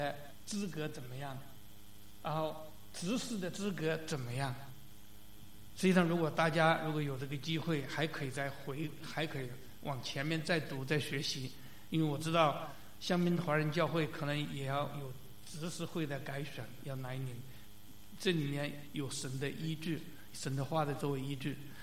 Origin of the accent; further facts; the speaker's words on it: China; 那个时候我们从中国来一看